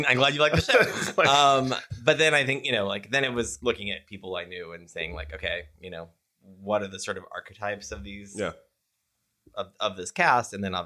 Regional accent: Omaha, Nebraska, United States; Steve I grew up with in Omaha, Nebraska.

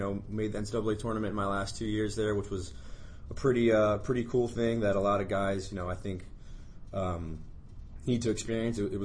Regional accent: Baltimore, Maryland, United States; So, Baltimore boy, born and raised

